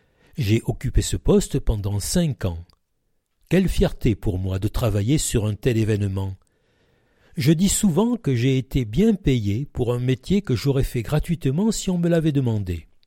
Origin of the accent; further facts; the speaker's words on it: Brignoles, Provence-Alpes-Côte d'Azur, France; also born or lived in Paris suburbs; Je suis né en banlieue parisienne, mais j'ai grandi à Brignoles, car mes parents, fonctionnaires tous les deux, ont été mutés là-bas.